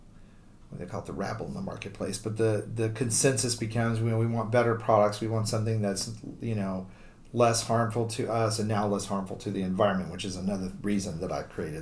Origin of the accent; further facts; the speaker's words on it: Dallas, Texas, United States; moved away as an adult; You know, I was born in Dallas, grew up in Texas, and lived there until I was 34.